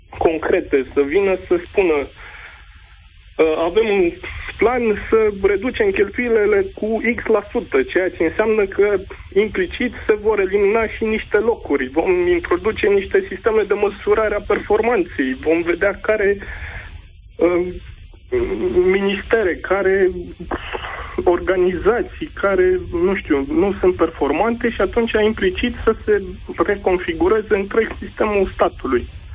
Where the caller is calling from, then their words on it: Brașov, Brașov County, Romania; sunt din Brașov